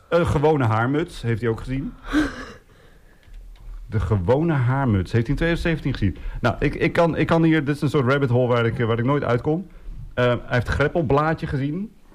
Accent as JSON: {"language": "Dutch", "town": "Assen", "region": "Drenthe", "country": "Netherlands", "tie": "born or raised there", "said": "Die had je ook in Assen, waar ik ben opgegroeid, Assen Drenthe."}